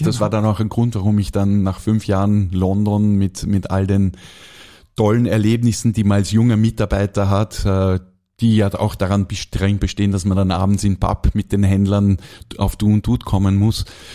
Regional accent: Vorarlberg, Austria; wir sehen uns als … obwohl mein Vater Ostösterreicher ist, Steirer eigentlich ist, haben wir uns immer auch als Vorarlberger verkauft.

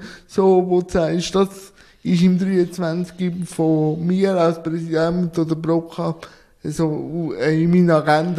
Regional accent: Zug, Switzerland; Also ich komme ja aus dem Kanton Zug

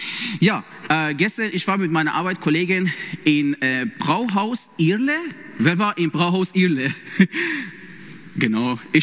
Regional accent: Iran; ich komme ursprünglich aus dem Iran. Ich war Muslim und ich glaube an Jesus Christus als meine Herr und Heiland. Und ich bin 31 Jahre alt.

